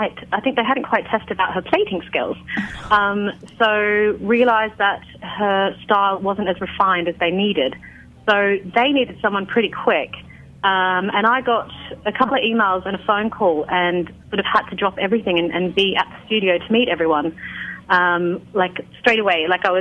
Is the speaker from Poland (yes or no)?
no; Australia; moved away as an adult; now in London, United Kingdom; I moved from Australia to London at 21 and have been in London ever since.